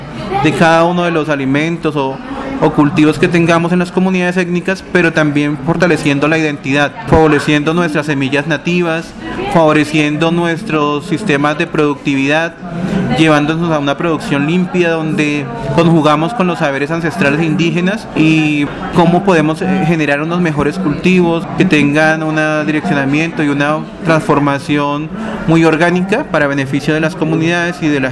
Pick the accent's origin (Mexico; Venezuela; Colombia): Colombia; Tolima; siempre nos sintamos orgullosos de quiénes somos, de que somos tolimenses